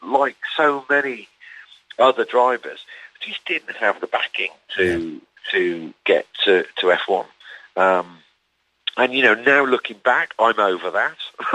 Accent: Newcastle, North East England, United Kingdom; I was brought up in Newcastle

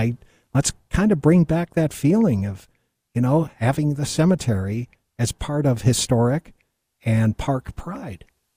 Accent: Rochester, New York, United States; born there; I was born in Rochester, New York.

